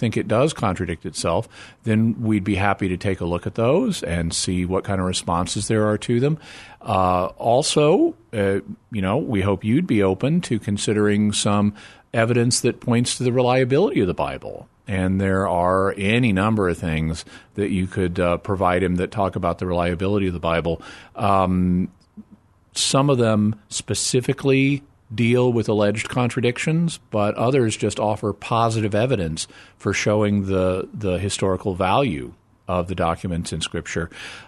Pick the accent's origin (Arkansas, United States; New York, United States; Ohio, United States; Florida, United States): Arkansas, United States; there's a town in Arkansas that is like right outside my hometown, Goshen, Arkansas. And so I grew up near a Goshen.